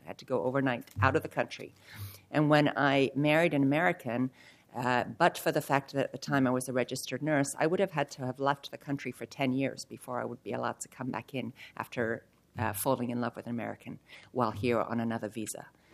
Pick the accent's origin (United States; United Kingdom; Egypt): United Kingdom; England; I am an immigrant. I am from England, and yet from looking at me, you can't tell that.